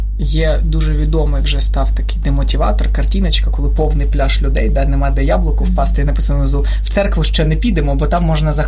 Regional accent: Donetsk, Donetsk Oblast, Ukraine; бо сам я з Донецька

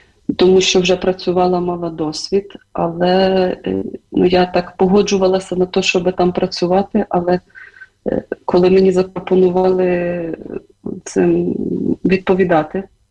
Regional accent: Zhytomyr, Zhytomyr Oblast, Ukraine; Ну, я народилася в Житомирі і виросла.

